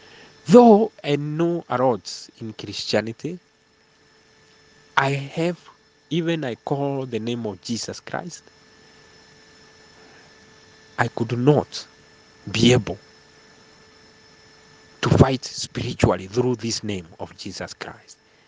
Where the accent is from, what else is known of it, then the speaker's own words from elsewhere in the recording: Kenya; now in Johannesburg, South Africa; I'm from Kenya. I'm a Kenyan, but I'm residing in Johannesburg, South Africa.